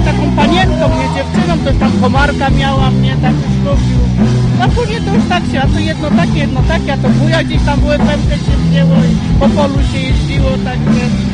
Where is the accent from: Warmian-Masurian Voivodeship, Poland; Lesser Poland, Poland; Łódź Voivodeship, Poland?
Łódź Voivodeship, Poland; Tuszyn; Z Tuszyna.